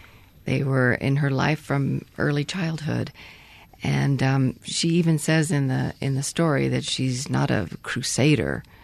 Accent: Culver, Indiana, United States; also born or lived in North Carolina; He was chief physician at Culver Military Academy in Indiana. We moved there from North Carolina when I was a baby.

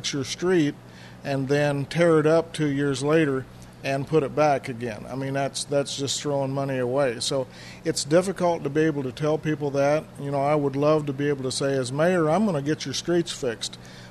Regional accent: Keokuk, Iowa, United States; This is my hometown. I've seen a lot of things changed, a lot of things come and go

